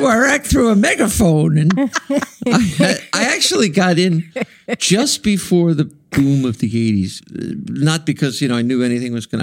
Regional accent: New Jersey, United States; Who am I? Born and raised in Jersey.

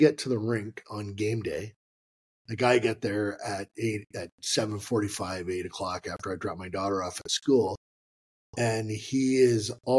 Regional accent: Peterborough, Ontario, Canada; born there; I was born in Peterborough, Ontario. I know. In 1968.

